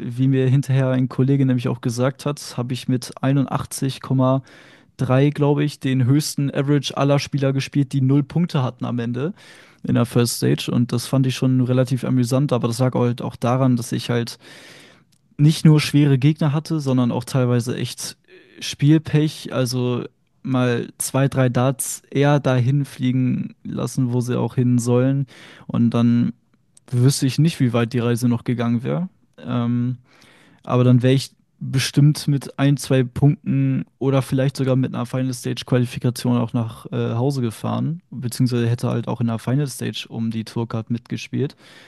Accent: Herford, North Rhine-Westphalia, Germany; ich bin 20 Jahre alt, ich komme aus Herford und spiele, also bei Bielefeld

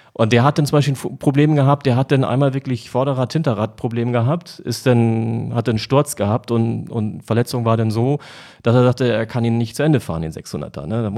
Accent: Schleswig-Holstein, Germany; Also wenn ich jetzt als Schleswig-Holsteiner

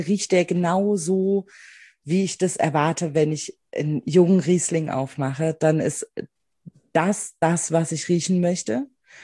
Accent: Rhineland-Palatinate, Germany; ich finde, wenn ich hier ins Glas rieche, dann riech ich Pfalz, dann riech ich meine Heimat.

